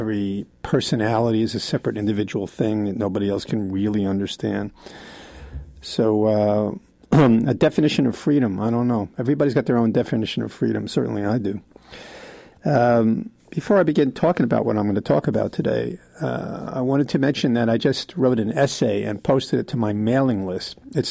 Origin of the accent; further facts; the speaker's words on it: New York, United States; back into my childhood about my experiences with Christmas and with Catholics and Jews and the way I grew up in New York.